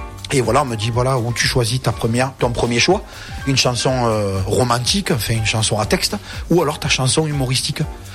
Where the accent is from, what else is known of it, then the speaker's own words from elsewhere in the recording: Entraigues-sur-la-Sorgue, Provence-Alpes-Côte d'Azur, France; also born or lived in Carpentras; Moi, en fait, au départ, j'habitais sur Entraigue. Voilà, donc je suis né à Carpentras. J'ai habité toute ma vie à Entraigue.